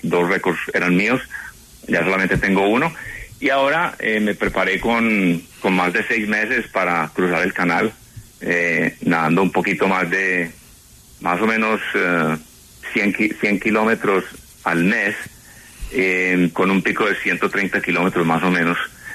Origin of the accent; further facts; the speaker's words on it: Colombia; now in United States; Fui nadador representando a Colombia en varios campeonatos y vine de Cabo a nadar a Estados Unidos.